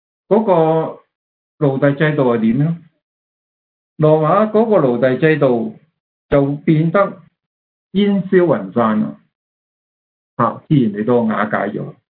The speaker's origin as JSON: {"language": "Chinese", "country": "China"}